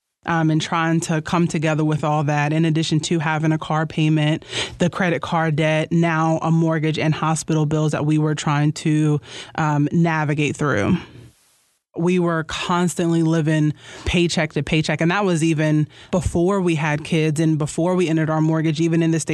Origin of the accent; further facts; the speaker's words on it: Roanoke, Virginia, United States; I'm 30 years old and I'm from Roanoke, Virginia.